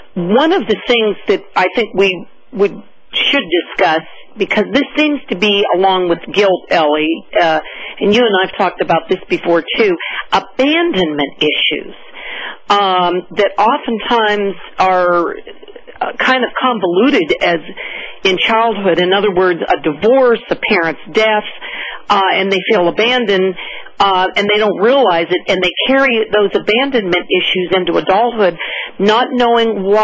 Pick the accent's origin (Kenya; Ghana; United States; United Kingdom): United States; Cambridge Springs, Pennsylvania; I grew up in Cambridge Springs, all through grade school